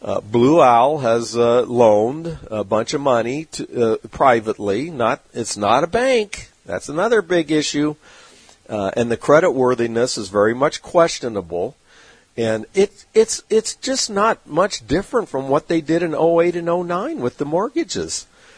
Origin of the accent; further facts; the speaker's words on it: California, United States; I kind of like the desert landscape myself. It's always appealed to me, I guess, growing up in California. I'm not used to lush green trees like they have back on the eastern seaboard.